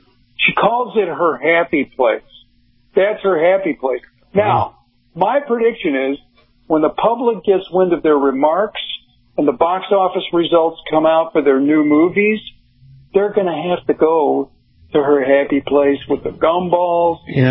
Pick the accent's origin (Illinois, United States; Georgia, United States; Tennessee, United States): Illinois, United States; Chicago; That's my hometown. I was born in Chicago